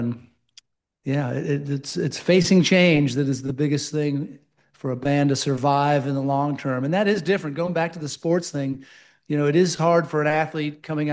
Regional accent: Chicago, Illinois, United States; we were putting 16, 18, 20, 24,000 people in my hometown gig in Chicago, Illinois.

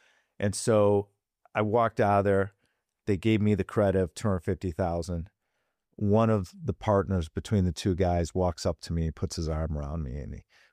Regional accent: Chicago, Illinois, United States; growing up in Chicago, all the biggest icons in commercial real estate were from Chicago.

